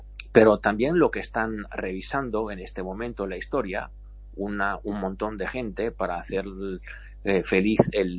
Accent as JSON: {"language": "Spanish", "country": "Italy", "second_language": "Spanish", "said": "Yo vivo en Italia, soy italiano"}